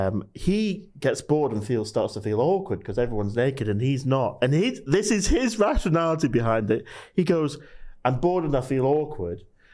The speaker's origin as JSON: {"language": "English", "town": "Manchester", "region": "North West England", "country": "United Kingdom", "said": "Well, I'm from Manchester and I went to boarding school in Manchester."}